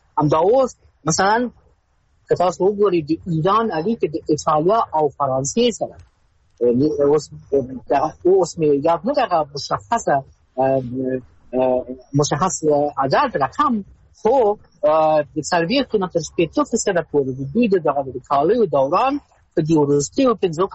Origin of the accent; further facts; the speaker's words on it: Afghanistan; اما خو د یو افغان په حیث زه خو خپل دولت منطقي کولی نه شم